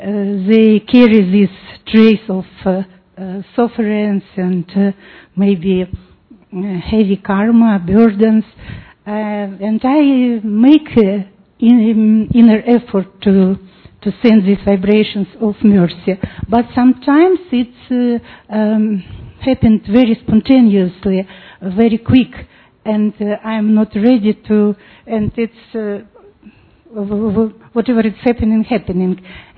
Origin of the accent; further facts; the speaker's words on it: Montenegro; English is a second language; from Montenegro